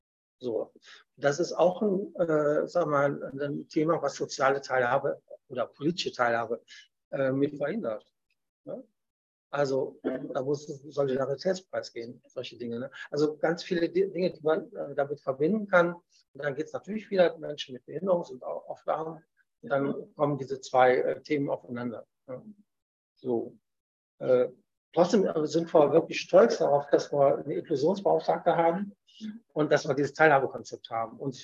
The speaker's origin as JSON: {"language": "German", "region": "North Rhine-Westphalia", "country": "Germany", "said": "Ich komme ja aus Nordrhein-Westfalen"}